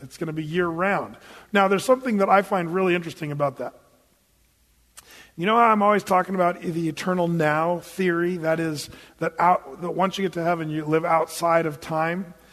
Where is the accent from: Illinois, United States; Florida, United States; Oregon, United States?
Oregon, United States; And I'm from Southern Oregon where Harry and David actually is.